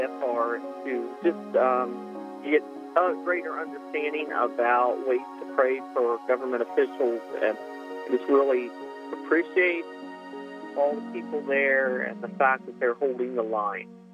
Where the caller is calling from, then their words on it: Columbus, Ohio, United States; I'm from Columbus, Ohio, and I direct an event in my state capital called Capitol House of Prayer